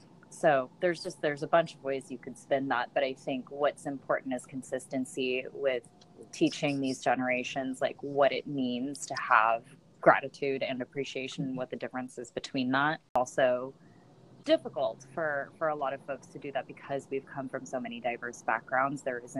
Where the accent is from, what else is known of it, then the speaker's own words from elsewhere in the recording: Philippines; also born or lived in United States; I lived in the Philippines. I grew up in the Philippines. I was born in the United States purely for paperwork.